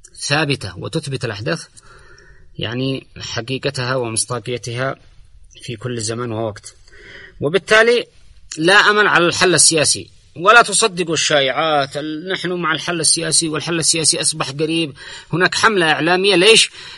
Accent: Yemen; يا حبيبي احنا يمنيين آلاف السنين واحنا في اليمن

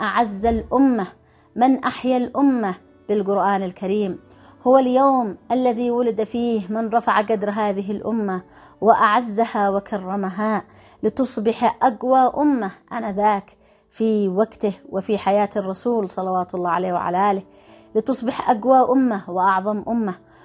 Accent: Yemen; المولد النبوي الشريف يعني لنا كيمنيين اليوم

